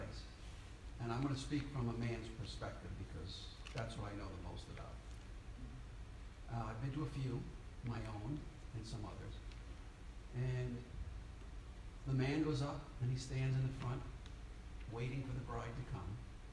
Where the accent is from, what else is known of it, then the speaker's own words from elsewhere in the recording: United States; But because I'm an American, I can fall into the trap of only seeing myself sitting here in the congregation.